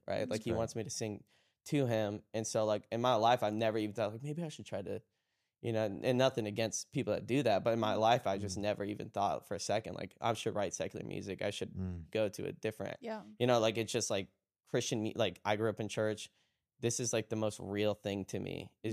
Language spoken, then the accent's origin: English; Florida, United States; I go to the same church I grew up in still in Florida.